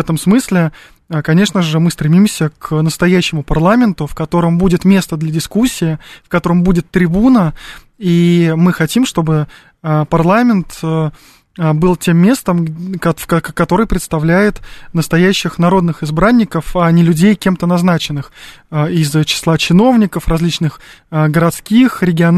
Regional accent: Russia; Я не француз. Я россиянин и хочу обсуждать нашу страну.

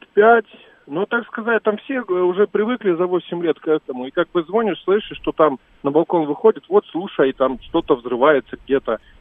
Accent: Urals, Russia; born there; мы вообще родились на Урале, но почему-то занесло туда

